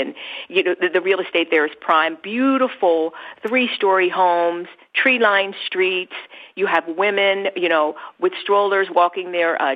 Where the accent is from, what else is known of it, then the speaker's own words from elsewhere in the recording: Philadelphia, Pennsylvania, United States; also born or lived in Dallas / Boston / California; And I'm born and raised in Philadelphia.